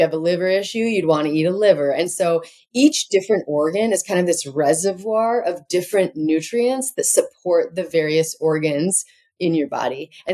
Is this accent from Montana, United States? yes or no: yes; Montana, United States; You know what? It's so funny because me too, growing up in Montana, I had it in my youth